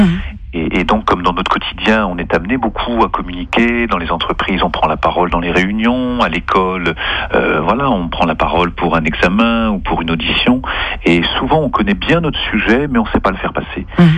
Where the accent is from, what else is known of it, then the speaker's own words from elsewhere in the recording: France; Non, je suis français.